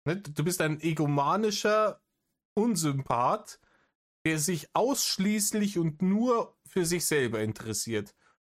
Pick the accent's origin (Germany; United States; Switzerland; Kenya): Germany; West Germany; ich bin im Westen aufgewachsen, da war das tabu, ne?